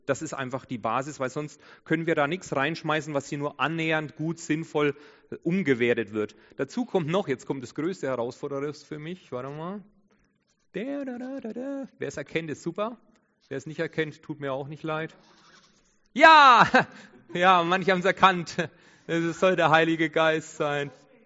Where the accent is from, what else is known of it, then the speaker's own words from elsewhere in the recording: Nuremberg, Bavaria, Germany; born there; Ihr seht, ich bin in Nürnberg geboren.